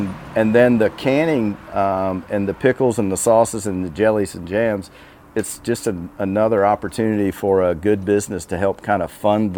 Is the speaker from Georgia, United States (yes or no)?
yes; Fort Valley, Georgia, United States; So I'm originally from Fort Valley, which is not far from here